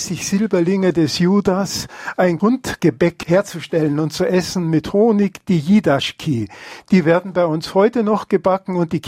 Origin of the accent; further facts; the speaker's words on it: Bavaria, Germany; Ja, also wenn es darum geht, dass Bayern und Preußen gegeneinander stehen, dann bin ich ein Bayer, ganz klar.